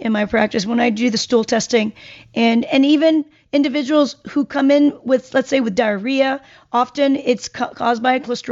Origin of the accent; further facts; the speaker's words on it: South Korea; Yeah, I'm from Korea